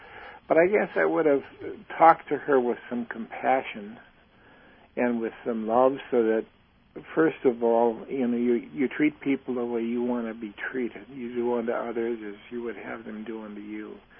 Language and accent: English; Chicago, Illinois, United States; now in Milwaukee, United States; I grew up in the Chicago area.